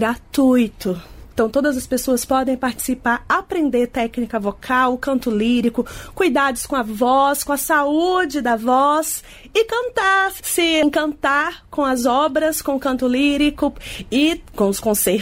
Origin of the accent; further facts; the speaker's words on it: Acre, Brazil; E como você falou, eu sou do Acre e comecei essa ideia de produzir espetáculos operísticos no Acre também.